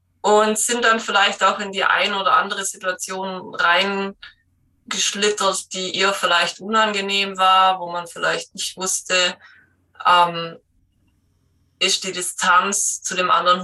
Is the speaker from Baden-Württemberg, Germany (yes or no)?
yes; Baden-Württemberg, Germany; komme aus dem Schwarzwald.